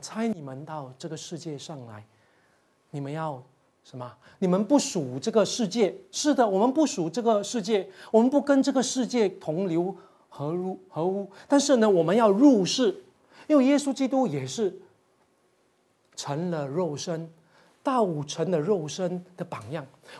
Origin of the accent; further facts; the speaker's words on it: Fujian, China; 我们福建人说你吃蛇的意思是什么？你懒惰的意思